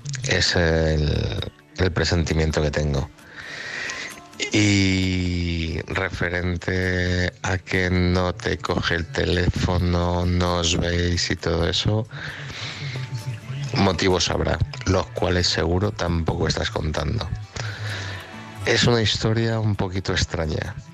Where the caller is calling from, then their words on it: Madrid, Community of Madrid, Spain; de Madrid.